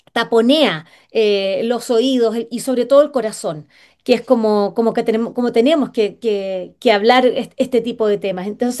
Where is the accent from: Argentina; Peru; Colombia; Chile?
Chile; creemos que somos chilenos y que como que no tenemos mucho que ver con los mapuches, pero basta ver nuestro ADN para darnos cuenta de que la cosa es bastante diferente.